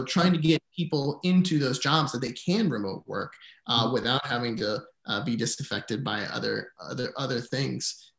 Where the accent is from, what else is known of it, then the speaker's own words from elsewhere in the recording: Puerto Rico; I'm originally from Puerto Rico. My father's Dominican, my mom's Puerto Rican. I was born on the island.